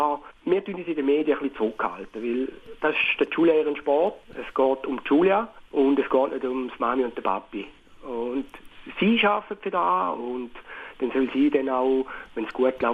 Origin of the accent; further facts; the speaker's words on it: Switzerland; Und ja, wir dürfen stolz sein, sind wir Schweizer.